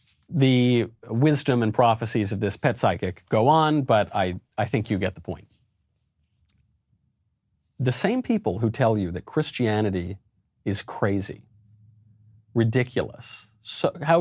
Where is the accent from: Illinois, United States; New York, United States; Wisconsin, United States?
New York, United States; also born or lived in Los Angeles; I'm a New Yorker. This is the sort of thing that we do.